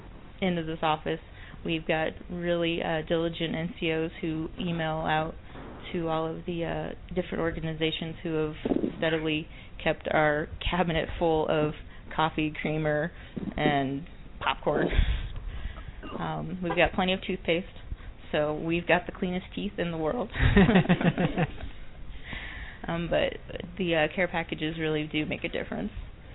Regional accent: Arizona, United States; I've been in the Army 10 years, and I grew up in Arizona.

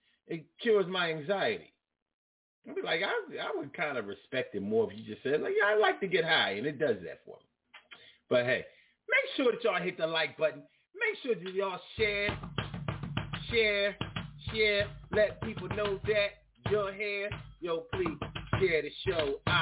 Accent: Macon, Georgia, United States; I'm from Macon. Man, fuck y'all. I'm from Macon, baby.

